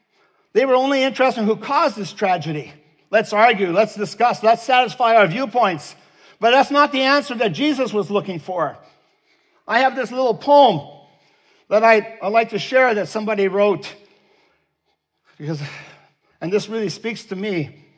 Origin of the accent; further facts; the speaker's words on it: Netherlands; also born or lived in Southern Alberta, Canada; now in Canada; I'm from Holland. You know, if you're not Dutch, you're not much. Well, I was brought up with that saying.